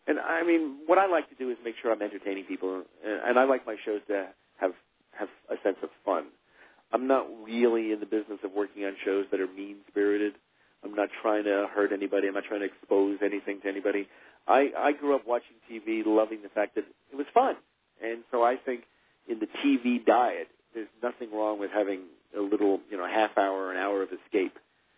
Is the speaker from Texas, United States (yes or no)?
no; New York, United States; now in California, United States; I'm a New Yorker, and I miss it, and I love New York. I came out to California to write one-hour dramas and feature films